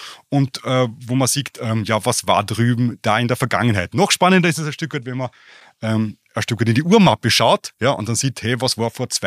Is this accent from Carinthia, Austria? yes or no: yes; Carinthia, Austria; Ich bin ein Kärntner.